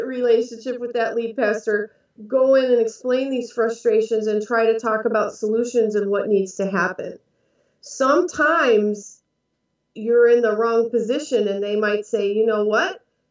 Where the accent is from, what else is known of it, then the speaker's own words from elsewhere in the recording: Wisconsin, United States; Now, I'm from Wisconsin. I grew up with that whole Minnesota nice.